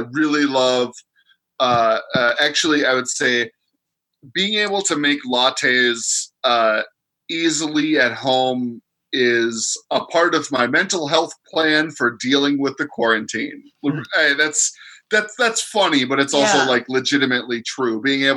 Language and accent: English; United States; I'm an American, so yes.